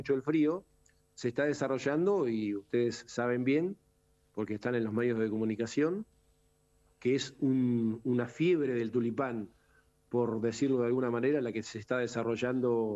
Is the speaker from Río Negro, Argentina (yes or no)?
yes; Viedma, Río Negro, Argentina; soy nacido y criado acá en la Patagonia, específicamente acá en la capital de la provincia de Río Negro, en Viedma, que está a 80 kilómetros del campo que tengo familiarmente hace más de 70 años, a orillas del Río Negro.